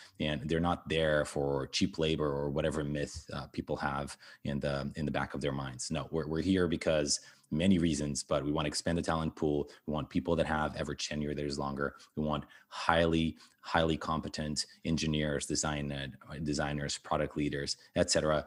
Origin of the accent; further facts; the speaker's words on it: Portugal; which is the fact that I grew up in Portugal.